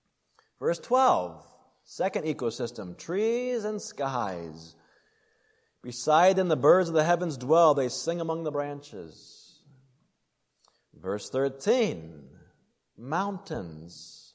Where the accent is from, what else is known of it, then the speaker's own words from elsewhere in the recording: Colorado, United States; Now, I grew up in Colorado, and I don't mean to offend those of you from the east.